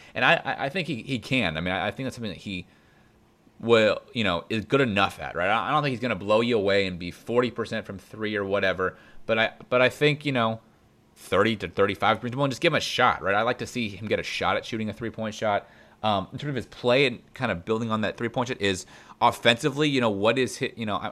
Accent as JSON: {"language": "English", "town": "Indianapolis", "region": "Indiana", "country": "United States", "said": "I'm from Indianapolis, so let me clarify. I love Indy, and I think it's a great city."}